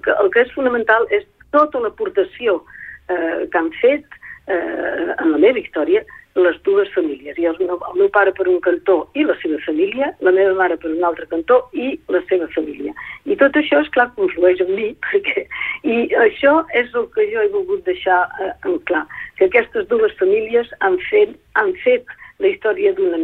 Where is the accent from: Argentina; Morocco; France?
France; Paris, Île-de-France; also born or lived in Bordeaux; jo vaig néixer a París i vaig viure a París fins que París i els suburbis, fins que vaig marxar cap a Bordeus, ja era professora i sí, he estat visquent a París molts anys.